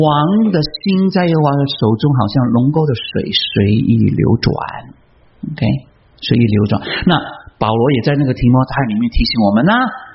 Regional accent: China; now in United States; 我现在录了美籍，可是我只想到中国，我们中国人就是这个样子的。

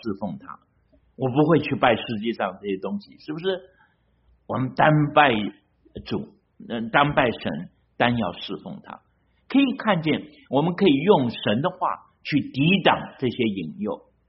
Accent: China; 我们中国人有一句话说什么？三十六计什么？走为上

